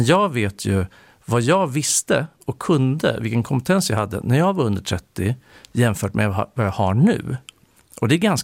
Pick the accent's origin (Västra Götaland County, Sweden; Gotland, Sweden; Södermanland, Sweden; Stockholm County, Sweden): Södermanland, Sweden; Nyköping; Jag är från Nyköping, så jag har dammat av några gamla Nyköpingsuttryck till och med.